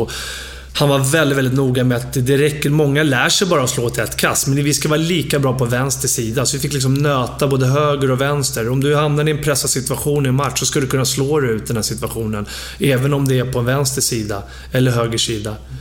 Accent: Farsta, Stockholm County, Sweden; Jag vet ju bara i min skola i Farsta där jag växte upp var det många som brottade.

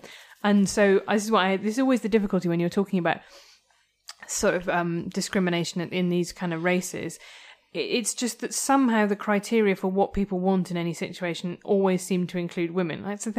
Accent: London, United Kingdom; I could see like being a Londoner being a real problem

